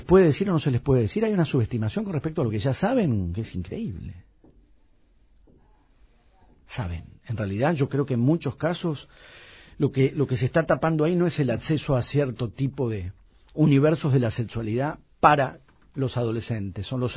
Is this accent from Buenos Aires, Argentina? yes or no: yes; Buenos Aires, Argentina; soy un porteño de clase media